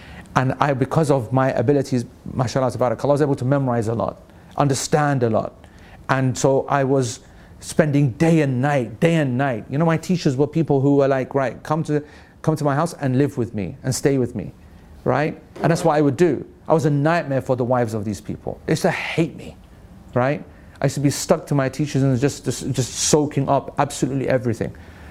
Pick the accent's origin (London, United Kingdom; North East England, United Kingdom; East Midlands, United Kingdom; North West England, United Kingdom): London, United Kingdom; moved away as an adult; I remember when I came to university early 90s, right? I came from London to Manchester.